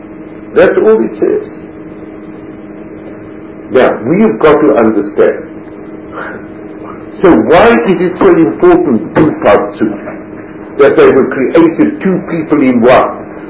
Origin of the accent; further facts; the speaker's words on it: South Africa; now in Canada; I come from South Africa. I live quite comfortably there. And now I'm in Canada.